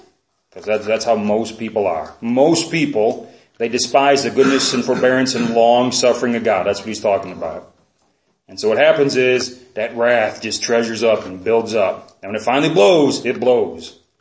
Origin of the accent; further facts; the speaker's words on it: Chicago, Illinois, United States; I grew up in Chicago, and as a kid, the word we used was faggot.